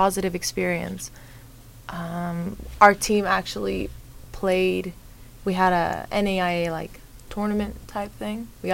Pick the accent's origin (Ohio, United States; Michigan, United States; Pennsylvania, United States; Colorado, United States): Colorado, United States; I'm from Colorado, so this is a little bit of a drive for me.